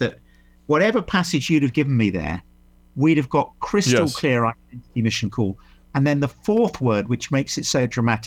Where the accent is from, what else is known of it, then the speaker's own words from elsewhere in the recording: England, United Kingdom; really middle-class English arrogant thing to say, this is why in Hollywood the worst villains have my accent.